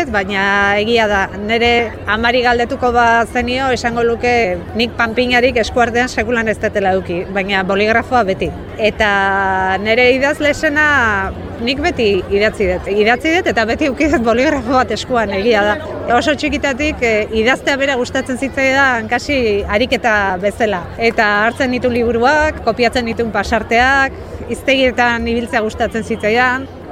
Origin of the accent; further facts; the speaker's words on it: Zumarraga, Basque Country, Spain; Zumarragakoa naiz, Gipuzkoarra, eta bueno, idazlea eta editorea.